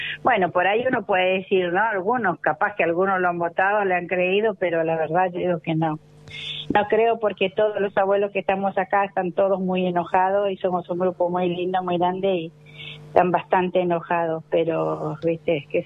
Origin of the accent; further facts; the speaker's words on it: Chile; moved away as an adult; now in Argentina; Soy chilena, pero hace 52 años que estoy en la Argentina. Me vine a los 21 años.